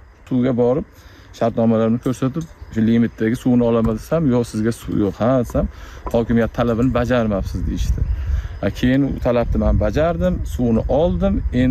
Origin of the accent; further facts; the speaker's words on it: Chust, Namangan Region, Uzbekistan; born there; Men Namangan viloyat Chust tumanida tug'ilganman o'zim. 2019 yildan Qashqadaryo viloyatiga kelib, tadbirkorlik bilan shug'ullanaman